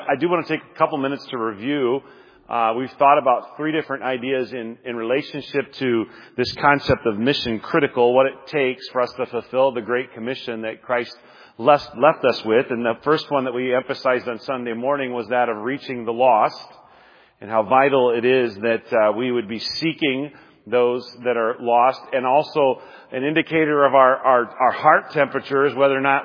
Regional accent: Nebraska, United States; I remember one year as a kid growing up in Nebraska, practically getting frostbite on top of our sunburns Easter weekend.

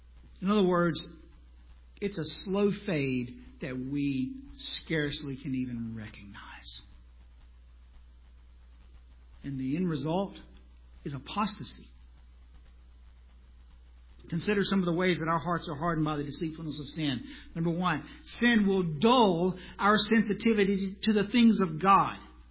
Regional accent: South Carolina, United States; I just went to South Carolina, my hometown, a few weeks ago, and took a picture of the church that I was saved in.

